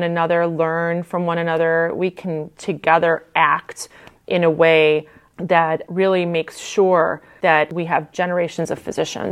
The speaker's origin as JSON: {"language": "English", "country": "United States", "tie": "born there", "said": "United States and build their family here. I was born a short 6 months after they got here. So now I'm not Hawaiian, but I love your state."}